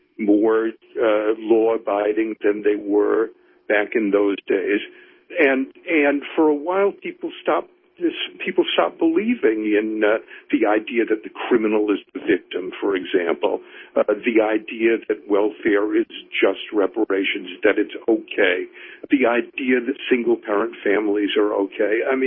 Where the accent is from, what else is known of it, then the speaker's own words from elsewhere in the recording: New York, United States; And, you know, and I'm a New Yorker, so I'm watching the crime epidemic